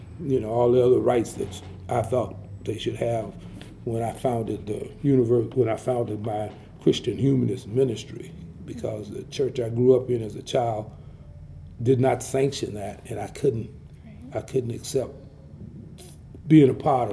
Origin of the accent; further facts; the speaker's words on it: the South, United States; Well, growing up in the South on a farm, working in the fields